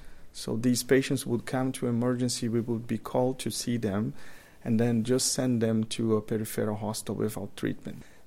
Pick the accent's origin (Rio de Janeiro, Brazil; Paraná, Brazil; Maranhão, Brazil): Maranhão, Brazil; São Luís; born there; English is a second language; also born or lived in São Paulo; I was born in Brazil in a city called São Luís, where I did my medical degree.